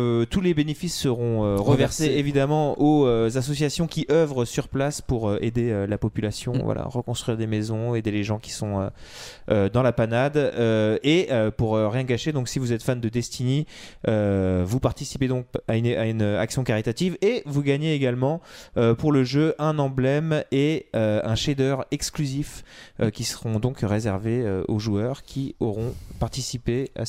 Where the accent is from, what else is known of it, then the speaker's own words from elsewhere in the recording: France; Après tout, je suis français, je parle mal l'anglais comme tous les Français.